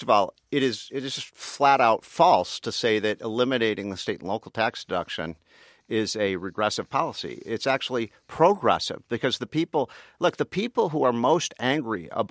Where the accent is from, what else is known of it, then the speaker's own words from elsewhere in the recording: Chicago, Illinois, United States; If that were the case, then, you know, I'm from Chicago, Illinois. Chicago would have the best schools in the country.